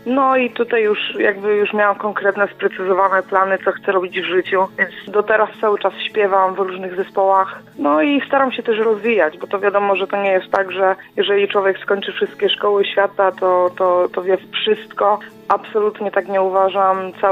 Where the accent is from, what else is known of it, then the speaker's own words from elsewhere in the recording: Kościan, Greater Poland Voivodeship, Poland; now in Poznań, Poland; bo ja pochodzę z Kościana, nie, mieszkam w Poznaniu już tutaj no chyba z 12 lat